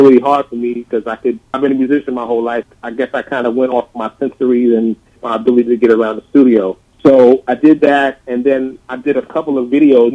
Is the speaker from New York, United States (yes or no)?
yes; New York City, New York, United States; You know, I grew up in Harlem, and I went to the Roosevelt Theater as a kid every Saturday